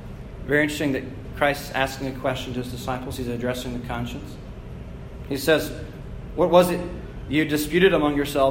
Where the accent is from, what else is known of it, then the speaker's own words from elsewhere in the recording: Baltimore, Maryland, United States; I grew up in Baltimore, Maryland.